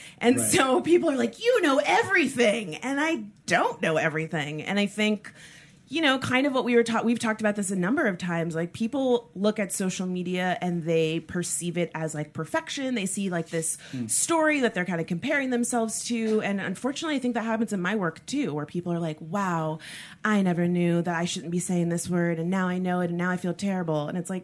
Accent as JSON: {"language": "English", "region": "Florida", "country": "United States", "said": "Yeah, I'm from South Florida, and like every girl would go to Barbados for spring break"}